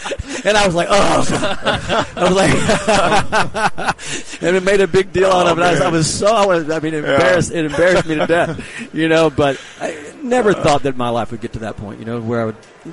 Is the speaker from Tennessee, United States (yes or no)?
yes; Knoxville, Tennessee, United States; And growing up in Knoxville, we didn't have a pro allegiance to any, we didn't have pro sports.